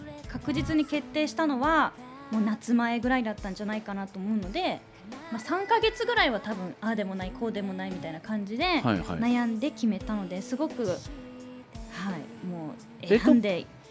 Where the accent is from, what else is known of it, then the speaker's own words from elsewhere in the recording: Sunagawa, Hokkaido, Japan; あとはその私砂川出身なんですけど